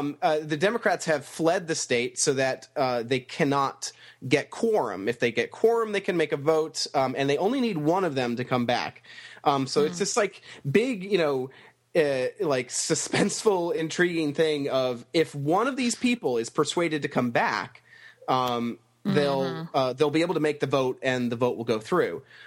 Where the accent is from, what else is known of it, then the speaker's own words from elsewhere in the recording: Connecticut, United States; Connecticut.